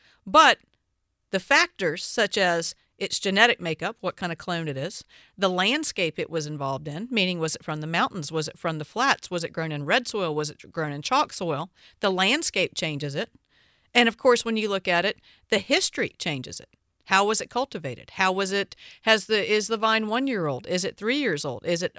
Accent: the South, United States; I am obviously from the South.

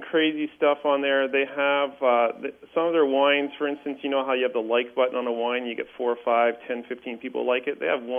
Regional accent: Canada; being a Canadian, I drink a lot of Canadian wines.

